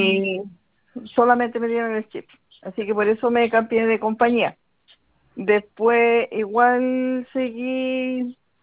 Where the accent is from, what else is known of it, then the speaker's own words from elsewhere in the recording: Curicó, Maule, Chile; ya mañana está abierta la oficina porque yo soy de Curicó.